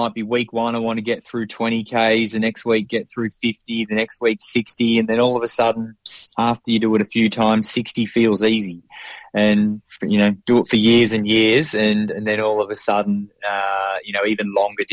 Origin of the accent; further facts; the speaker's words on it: Melbourne, Victoria, Australia; now in Indonesia; I'm from Melbourne, Australia, but I live in Indonesia.